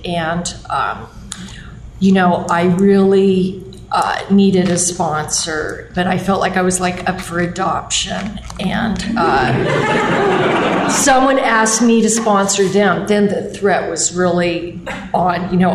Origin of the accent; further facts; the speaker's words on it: La Cañada, California, United States; I grew up in La Cunada, and this is where they progressed into their disease. But I can still have fond memories, and it's very beautiful here.